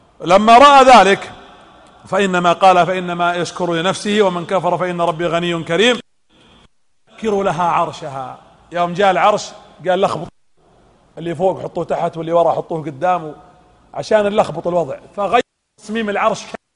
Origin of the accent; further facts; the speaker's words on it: Eastern Province, Saudi Arabia; أبلشونا عندنا في الشرقية إلى اليوم في القطيف مشاكل